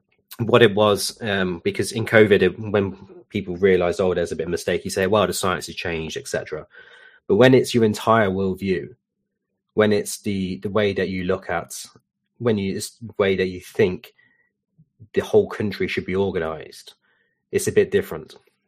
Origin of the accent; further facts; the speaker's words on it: United Kingdom; But yeah, I'm a Brit.